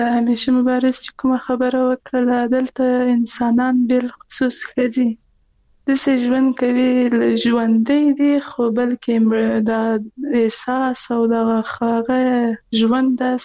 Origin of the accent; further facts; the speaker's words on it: Quetta, Balochistan, Pakistan; moved away; من پاکستان د کوټې نه راغلی و